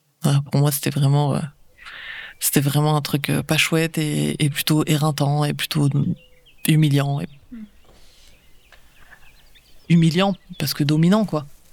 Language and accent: French; Provence-Alpes-Côte d'Azur, France; Je me suis installée il n'y a pas très longtemps à la campagne et je suis plutôt une citadine. J'ai grandi sur la Côte d'Azur et en ville.